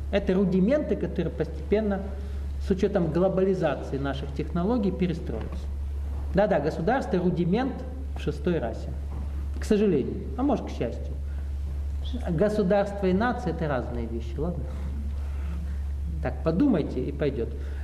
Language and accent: Russian; Russia; там просто я россиянин